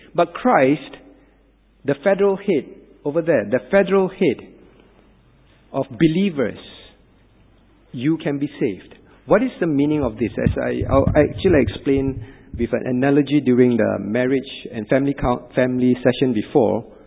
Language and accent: English; Singapore; They give birth to me, I'm a Singaporean. I wanted to be American, for example, I can't. I'm born Singaporean.